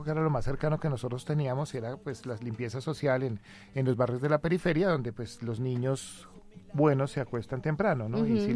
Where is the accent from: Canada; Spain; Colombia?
Colombia; nos involucra a nosotros como colombianos